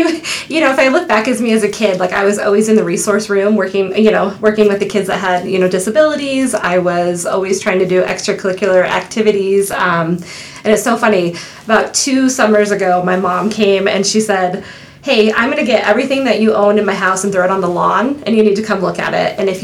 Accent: Montana, United States; I'm born and raised in Gallatin Valley. And, you know, I remember when there was one dirt road in to come into Bozeman.

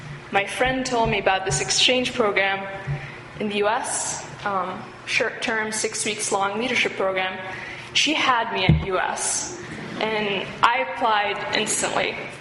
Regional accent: Benghazi, Benghazi District, Libya; English is a second language; 23 years old. I study political science here. I was born and raised in Benghazi, Libya.

